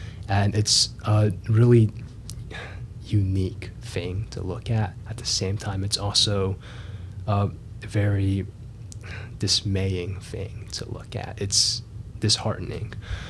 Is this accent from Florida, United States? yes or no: no; Fayetteville, North Carolina, United States; maybe in some places in North Carolina, like even my hometown, Fayetteville, they're definitely not a safe place.